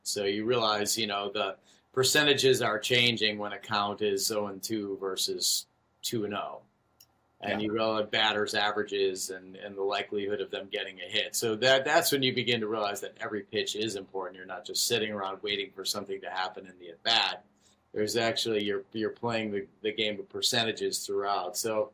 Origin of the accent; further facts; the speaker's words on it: Chicago, Illinois, United States; I grew up in Chicago, so I'm a Chicago fan of Bulls, Cubs, and Bears.